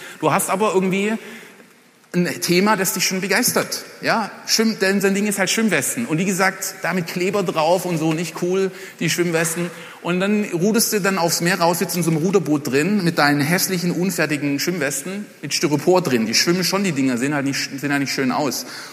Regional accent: Germany; accent: German; German is a second language; moved away; …, ich bin zwar seit 10 Jahren ausgewandert, aber mein Englisch ist einfach durchwirkt von meinem deutschen Akzent.

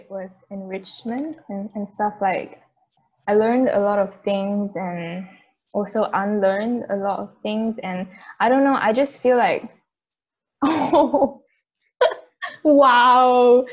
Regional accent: Malaysia; I'm from Malaysia, and I'm still in Malaysia.

